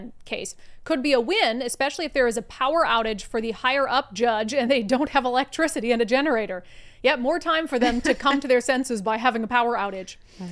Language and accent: English; Texas, United States; before I move back to my hometown in Texas